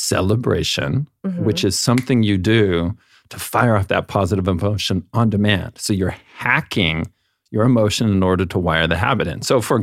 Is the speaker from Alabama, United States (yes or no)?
no; Fresno, California, United States; I was raised in Fresno, California, the most glamorous part of California, in a Mormon family.